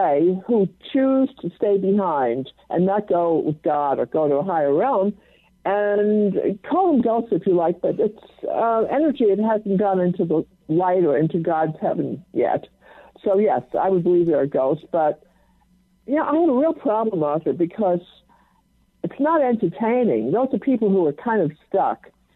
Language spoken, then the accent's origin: English; New York, United States; I'm a New Yorker, actually.